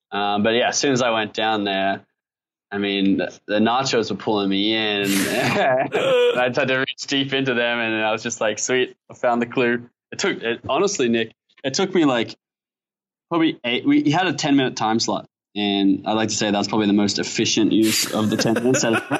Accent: Melbourne, Victoria, Australia; And since we're both from Melbourne

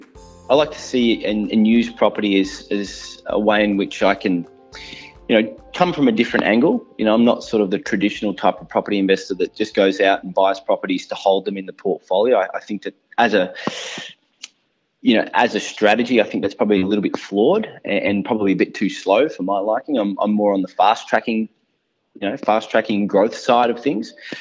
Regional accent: Melbourne, Victoria, Australia; Yeah, so born and bred in Melbourne. Couldn't consider myself ever leaving, I don't think. I love it too much.

